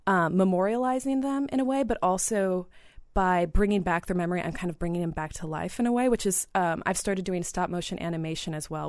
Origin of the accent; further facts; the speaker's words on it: Sioux City, Iowa, United States; I'm originally from Sioux City, Iowa, which had a huge influence on my work.